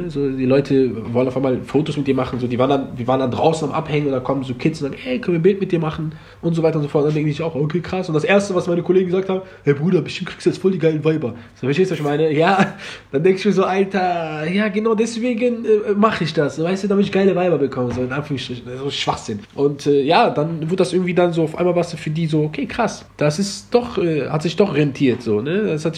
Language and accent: German; Germany; born or raised there